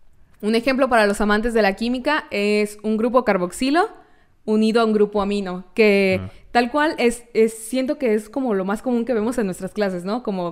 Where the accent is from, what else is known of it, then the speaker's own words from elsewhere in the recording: Sinaloa, Mexico; soy de Sinaloa, hace mucho calor